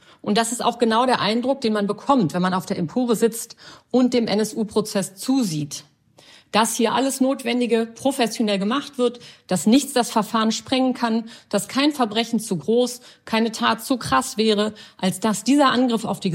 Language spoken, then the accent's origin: German; Berlin, Germany; born there; Die Eltern meiner Mutter waren aus Rumänien eingewandert. Ich bin in Kreuzberg geboren.